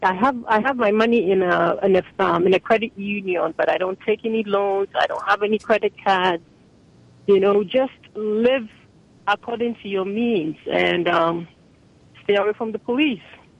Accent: Ghana; when you're not from here, because I'm originally from Ghana.

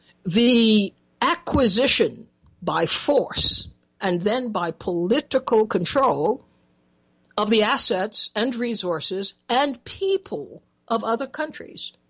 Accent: Trinidad & Tobago; born there; I was born in Trinidad, we have in Tobago, you could barely recognize Tobago as Tobago.

